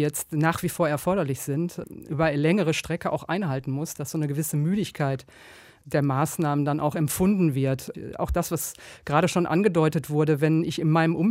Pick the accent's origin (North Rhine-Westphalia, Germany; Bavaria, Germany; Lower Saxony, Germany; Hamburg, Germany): North Rhine-Westphalia, Germany; Duisburg; Und ich komme jetzt aus Duisburg.